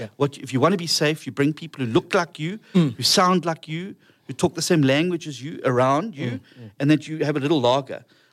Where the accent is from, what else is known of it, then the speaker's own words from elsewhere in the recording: Durban, KwaZulu-Natal, South Africa; I'm from Durban.